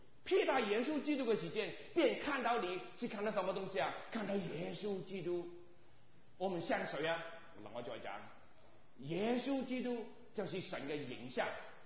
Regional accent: China; 哎呀呀，我们中国人要讲句说啊，我们是龙人的后裔

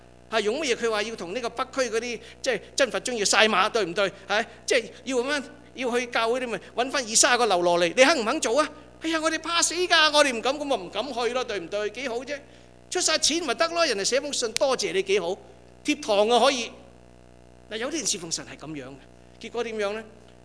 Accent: Guangdong, China; 我哋广东人有句点啊？精人出口，笨人出手啊嘛

